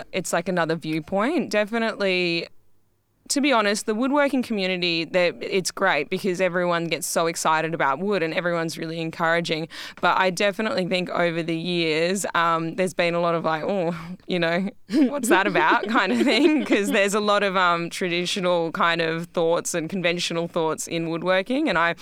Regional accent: Perth, Western Australia, Australia; I'm from Perth and my family's based here and I've got heaps of friends here

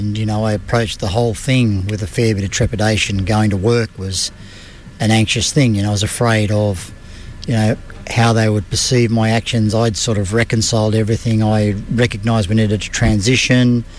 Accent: Mackay, Queensland, Australia; I'm from Mackay.

